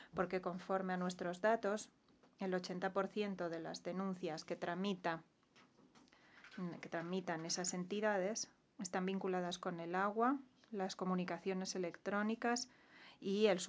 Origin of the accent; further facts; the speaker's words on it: Portugal; Spanish is a second language; soy de Portugal.